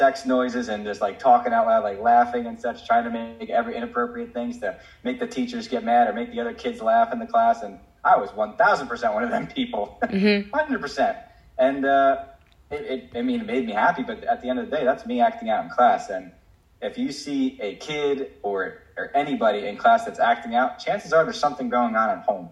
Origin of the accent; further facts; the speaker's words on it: New Jersey, United States; because I was actually living in Jersey. I'm from New Jersey